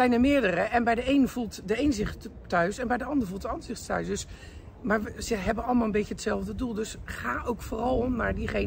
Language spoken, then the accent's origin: Dutch; Rotterdam, South Holland, Netherlands; ik schaam mij diep als Rotterdammer dat ik daar nog nooit geweest ben.